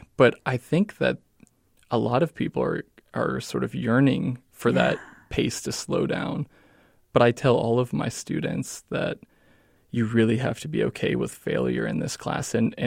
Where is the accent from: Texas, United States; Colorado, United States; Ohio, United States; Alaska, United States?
Ohio, United States; Columbus; No, I actually, in my early 20s, I'm from Columbus, Ohio.